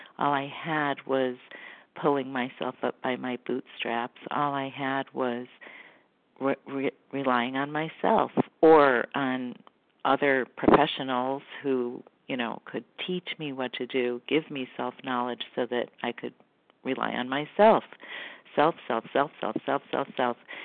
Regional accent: Connecticut, United States; from Connecticut, and I'm a recovered compulsive overeater.

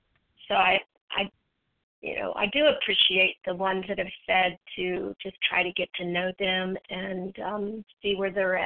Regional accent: Texas, United States; I'm from Texas.

